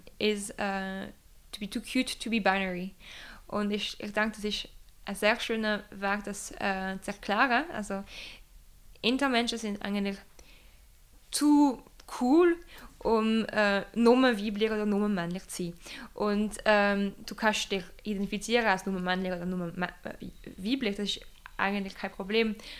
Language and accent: German; Romandy, Switzerland; first language French; German is a second language; Das hörst du auch von meinem Akzent, meine Muttersprache und die Muttersprache von jedem Mitglied in der Organisation bis jetzt.